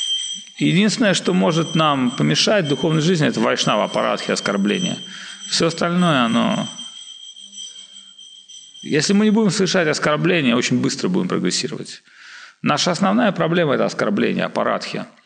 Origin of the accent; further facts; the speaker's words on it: Lakhta, Saint Petersburg, Russia; Я из Лахты.